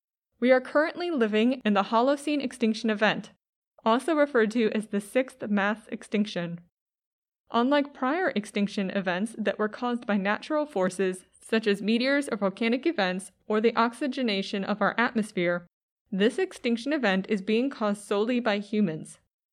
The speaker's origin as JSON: {"language": "English", "region": "Ohio", "country": "United States", "tie": "born or raised there", "said": "I grew up near the Cuyahoga River."}